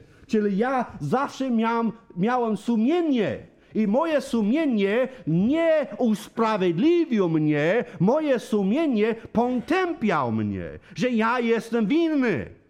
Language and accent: Polish; Michigan, United States; Polish is a second language; now in Poland; Ja urodziłem się we Stanach. Ja pochodzę ze Stanów. Wiecie o tym. Nie do Teksasu dosłownie, ale z Michigana.